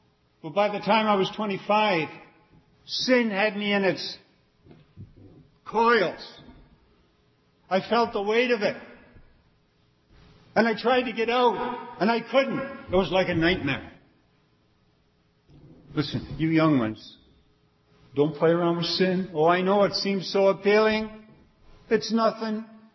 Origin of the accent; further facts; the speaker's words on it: Canada; born there; This was in Canada. I'm a Canadian by birth.